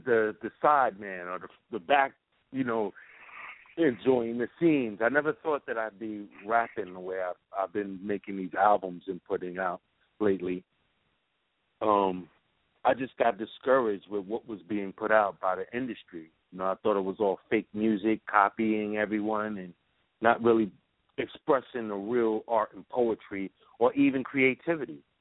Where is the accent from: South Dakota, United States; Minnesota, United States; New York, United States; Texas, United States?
New York, United States; New York City; growing up in New York City.